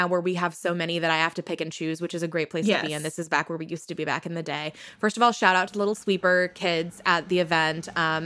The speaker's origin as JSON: {"language": "English", "country": "United States", "said": "Like the Korean style of contemporary skating costumes, even though I'm American."}